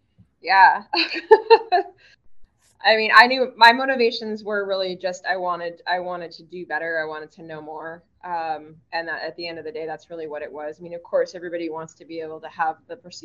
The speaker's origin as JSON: {"language": "English", "region": "California", "country": "United States", "also_born_or_lived": "Reno, Nevada", "lives_now": "Hawaii, United States", "said": "So I moved from California to Reno, and I just couldn't find my home there."}